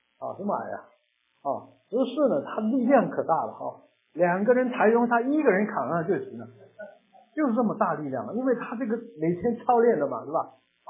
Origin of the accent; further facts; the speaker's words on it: Taiwan; 我们从台湾来的都有当过兵的经验